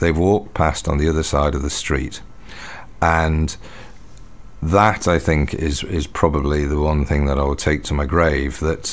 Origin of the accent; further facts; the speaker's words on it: Liverpool, North West England, United Kingdom; because I come from Liverpool originally